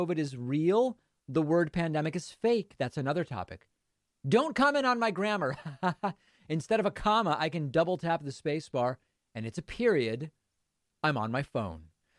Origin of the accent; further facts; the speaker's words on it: Massachusetts, United States; it reminds me when I grew up in Massachusetts, it was known fireworks were illegal.